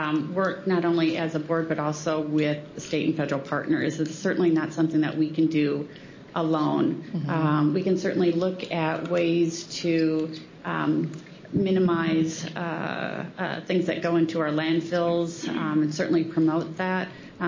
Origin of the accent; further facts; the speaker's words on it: Rochester, Minnesota, United States; moved away; You know, I came here originally from Rochester, Minnesota. This is my home. I've been here for, I don't know, about 35 years or more.